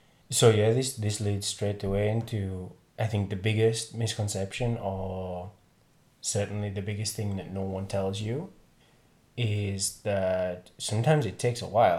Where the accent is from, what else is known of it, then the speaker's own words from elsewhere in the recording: England, United Kingdom; the culture that I grew up in England